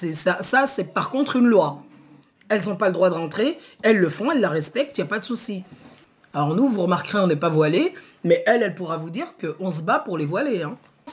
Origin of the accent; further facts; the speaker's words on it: France; On est nés en France, on a grandi en France